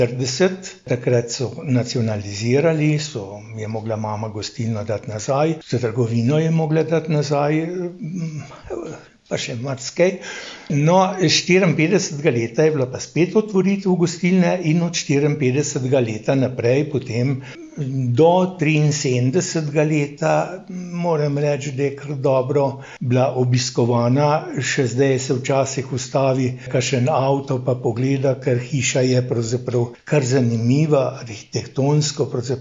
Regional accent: Bloke, Littoral–Inner Carniola, Slovenia; Ja, jaz sem Bločen, ponosen sem, da sem Bločen. Včasih se pohecam, da sem z Bloškega Tibeta.

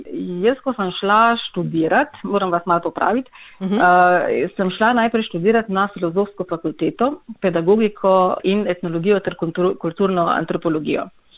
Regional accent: Styria, Slovenia; Štajerci smo že po navadi malo bolj odprti

